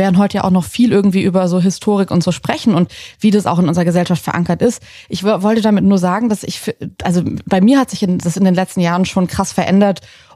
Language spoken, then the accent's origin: German; Southern Germany, Germany; Und ich bin in Süddeutschland auf dem Land aufgewachsen